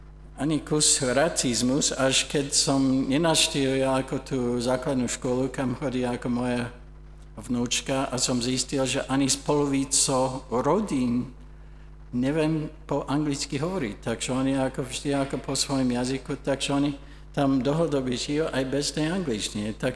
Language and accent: Slovak; Canada; Slovak is a second language; Lebo som bielý, som kresťan, som z Kanady